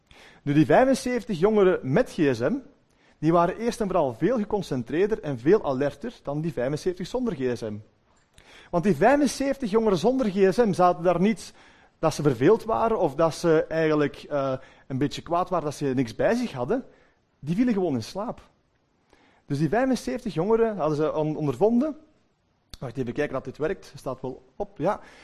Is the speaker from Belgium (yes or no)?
yes; Westerlo, Antwerp, Belgium; Ja, ik kom uit de buurt van Antwerpen. Ik ben niet van de stad. Ik kom meer van de parking ook, ja? Zoals ze altijd zeggen. Ik kom uit de regio Kempen eigenlijk. Ik ben afkomstig uit Westerlo.